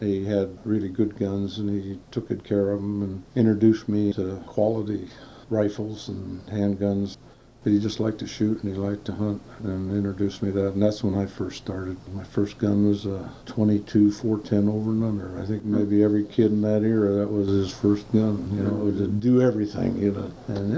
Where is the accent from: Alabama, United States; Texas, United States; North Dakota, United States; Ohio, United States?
Ohio, United States; now in Alaska, United States; I grew up in Midwest Ohio, to be exact. Spent all my growing years on a farm.